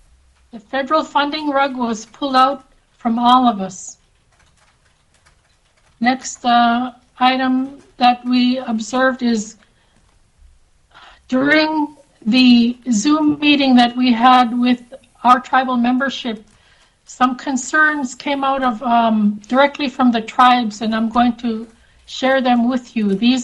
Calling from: Bethel, Alaska, United States; I'm calling in from Bethel.

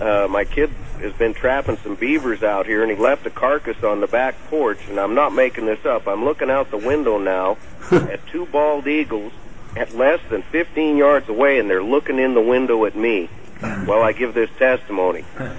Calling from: King Salmon, Alaska, United States; I'm calling you from King Salmon out here on a snowy, cold Bristol Bay afternoon.

